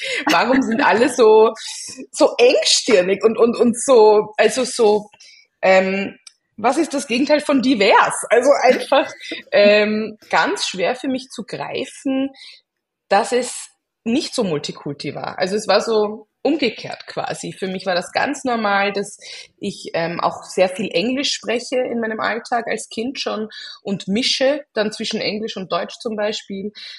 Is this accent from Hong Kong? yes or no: yes; Hong Kong; also born or lived in Austria; Hongkong war für mich eigentlich meine Heimat, also im Sinne von, dort habe ich mich zu Hause gefühlt. Ich war 2 Jahre alt, als wir dorthin gezogen sind.